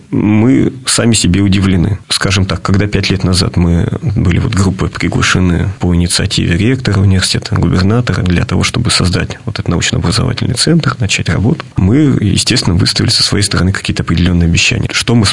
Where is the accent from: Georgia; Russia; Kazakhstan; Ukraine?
Russia; Tomsk Oblast; born there; в город без названия, почтовый ящик номер 7, в котором я родился, это вот под Томском.